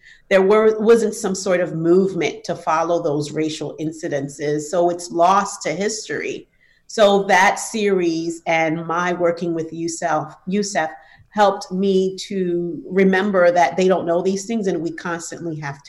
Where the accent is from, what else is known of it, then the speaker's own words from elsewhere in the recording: New York City, New York, United States; But I grew up in New York City and seeing the racial incidences happening all throughout my childhood.